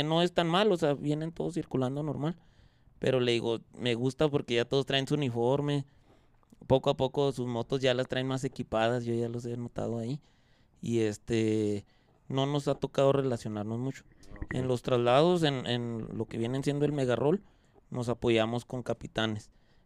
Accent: Ciudad Juárez, Chihuahua, Mexico; No, de aquí es Ciudad Juárez.

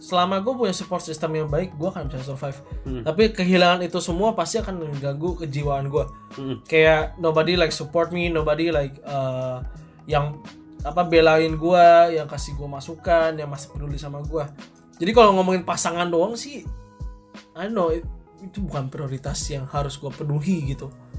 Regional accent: Tangerang, Banten, Indonesia; Jadi gue hidup, gue besar di Tangerang, kemudian ada rencana untuk pindah ke bagian lain dari Tangerang.

